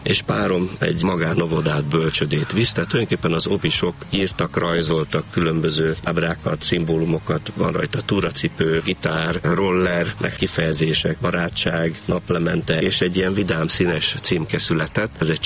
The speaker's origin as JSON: {"language": "Hungarian", "town": "Jánoshalma", "region": "Bács-Kiskun", "country": "Hungary", "said": "alföldi vagyok eredetileg, az akkori jugoszláv, ma szerb határ mellől János Halmáról származom."}